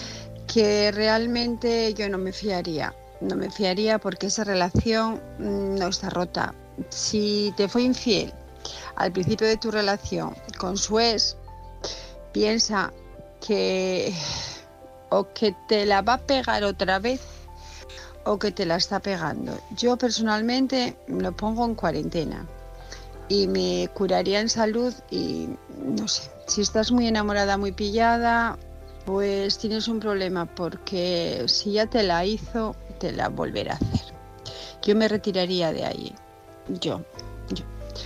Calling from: Asturias, Spain; de Asturias

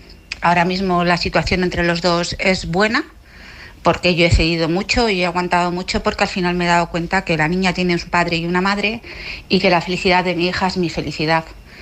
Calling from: Madrid, Community of Madrid, Spain; de Madrid.

